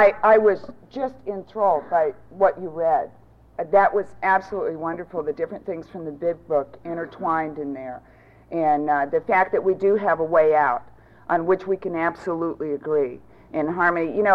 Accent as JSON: {"language": "English", "region": "the South", "country": "United States", "tie": "born there", "said": "However, I was born in the South, and I was born into an alcoholic family."}